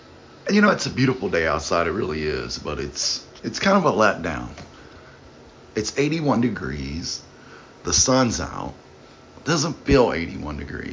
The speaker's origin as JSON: {"language": "English", "region": "the South", "country": "United States", "said": "You know, I'm originally from the South, so if it's 81, it's probably more like 89."}